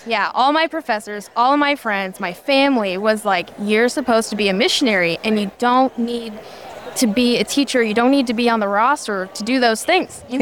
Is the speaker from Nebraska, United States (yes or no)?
yes; Omaha, Nebraska, United States; And I grew up in Omaha, Nebraska.